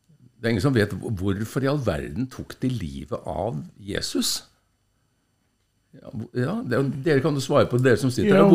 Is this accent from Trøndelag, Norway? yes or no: no; Østfold, Norway; Det er alltid fascinert meg at jeg kommer fra Østfold, og i Østfold så var det mye snø, liksom.